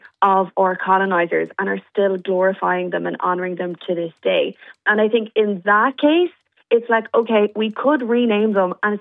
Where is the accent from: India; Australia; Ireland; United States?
Ireland; I grew up in the Gaeltacht, so every city looks the same to me.